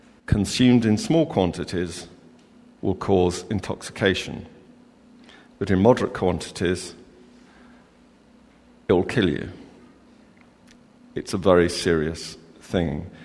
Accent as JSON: {"language": "English", "region": "London", "country": "United Kingdom", "tie": "born or raised there", "lives_now": "Staffordshire, United Kingdom", "said": "even though I grew up in London."}